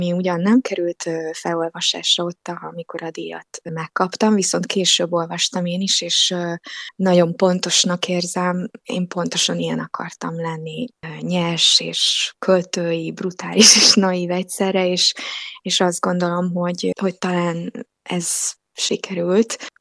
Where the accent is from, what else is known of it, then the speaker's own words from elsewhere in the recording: Hungary; Én onnan származom, Észak-Kelet-Magyarországról jól ismerem ezt a helyet